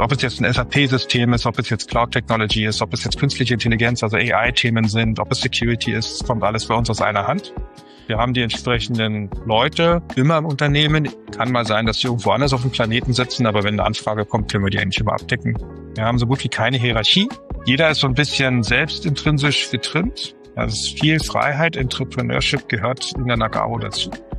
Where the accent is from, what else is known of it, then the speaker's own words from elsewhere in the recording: Potsdam, Brandenburg, Germany; Ich bin im Osten aufgewachsen, sozusagen in dem Staat, den es nicht mehr gibt, der ehemaligen DDR, hier in Potsdam. Ganz normales Familienhaus, wie es halt so ist. Als ich 13 war, ist die Mauer gefallen.